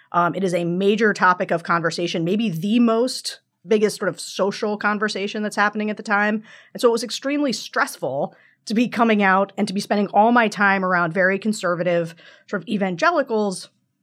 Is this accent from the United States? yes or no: yes; Pennsylvania, United States; So Rick Santorum is a senator from Pennsylvania, my home state